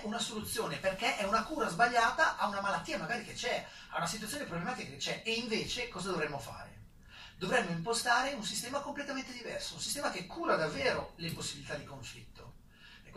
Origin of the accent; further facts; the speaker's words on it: Lombardy, Italy; Sarà che io sono brianzolo, quindi la cosa deve essere concreta, tangibile